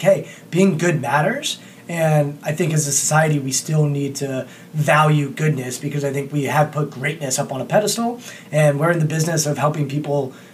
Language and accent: English; Potomac, Maryland, United States; And I grew up in Potomac, Maryland. Look, it's an affluent area.